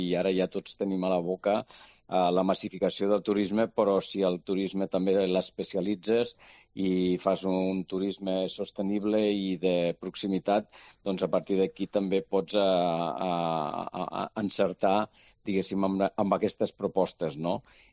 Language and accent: Catalan; El Prat de Llobregat, Catalonia, Spain; born there; jo que vaig néixer ja aquí al Prat